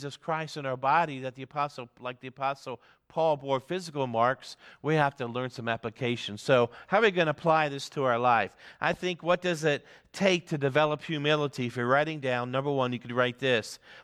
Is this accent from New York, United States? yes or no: no; Pennsylvania, United States; When I grew up in Pennsylvania